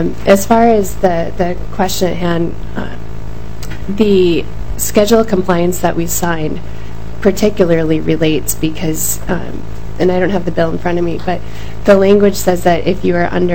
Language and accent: English; Minnesota, United States; I grew up on the Iron Range, and I'm a third-generation miner.